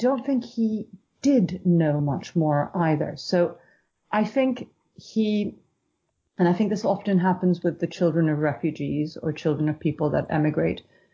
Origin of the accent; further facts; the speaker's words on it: Venezuela; I grew up in Venezuela